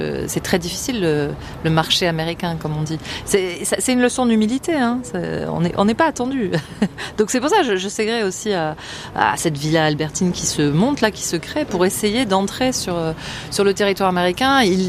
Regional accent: France; en tant que femme, effectivement aussi, en tant que française, européenne essentiellement.

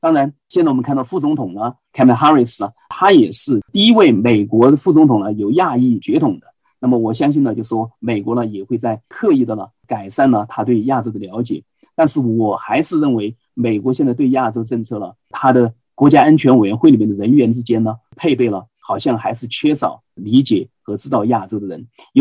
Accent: China; now in United States; 就像我从中国来，我在美国生活的时间比在中国生活的时间现在还长了。

